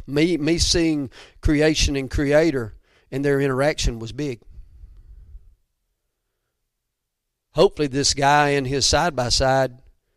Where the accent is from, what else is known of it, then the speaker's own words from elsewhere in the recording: Georgia, United States; I'm like, dude, I'm from Georgia. I can't even see 860 yards.